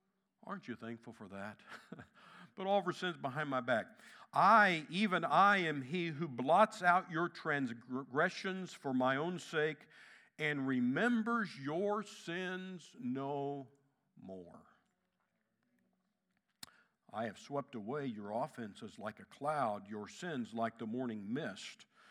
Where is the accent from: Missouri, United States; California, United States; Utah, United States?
Missouri, United States; Kansas City; I grew up in Kansas City where Russell Stover's headquarters is.